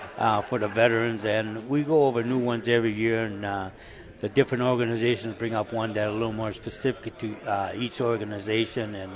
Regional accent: St. Paul, Minnesota, United States; I was born in St. Paul, grew up on the east side

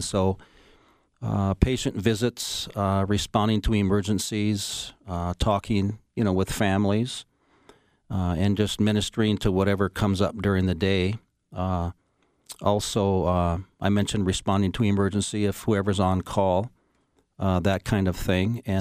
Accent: North Dakota, United States; So, plus my wife and I are sort of from the area. We're from North Dakota originally, and we have a lot of family in the Twin Cities area.

